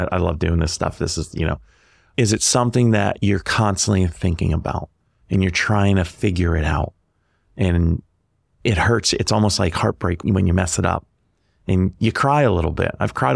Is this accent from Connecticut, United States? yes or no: yes; Connecticut, United States; growing up in Connecticut, 40 minutes from New York City.